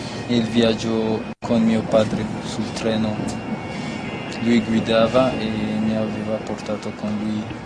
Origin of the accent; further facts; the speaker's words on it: Ethiopia; Se uno mi chiede da quale etnia sei, io rispondo che sono etiope.